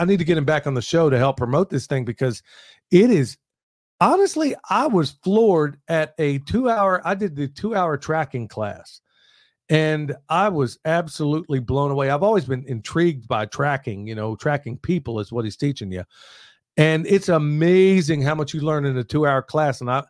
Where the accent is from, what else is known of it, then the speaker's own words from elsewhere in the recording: Oklahoma, United States; And this is just from me growing up in Oklahoma.